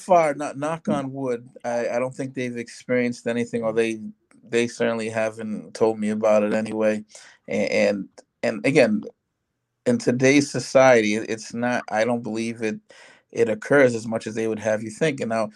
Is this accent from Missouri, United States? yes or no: no; Pawtucket, Rhode Island, United States; also born or lived in Central Falls / Providence; now in Lincoln, United States; I grew up in Pawtucket, Central Falls, Providence. I bounced around all over the place